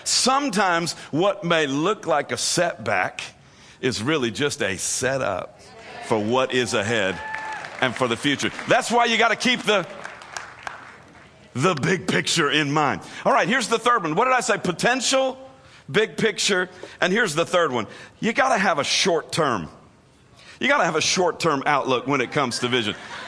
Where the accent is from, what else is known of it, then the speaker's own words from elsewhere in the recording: Tennessee, United States; I'm from Tennessee. And in Tennessee, we say there's more than one way to skin a cat.